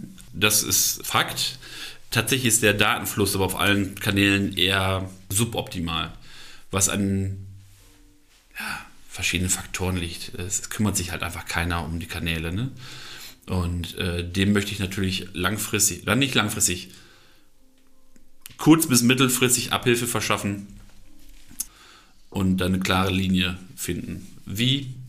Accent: Schüttorf, Lower Saxony, Germany; born there; fahr mal nach Schüttorf, da wo ich geboren bin

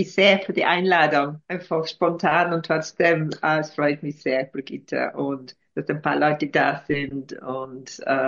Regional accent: England, United Kingdom; German is a second language; obwohl ich komme aus England

